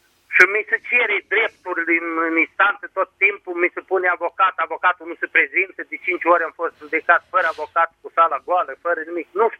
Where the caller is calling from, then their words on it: Suceava, Suceava County, Romania; Sunt de la Suceava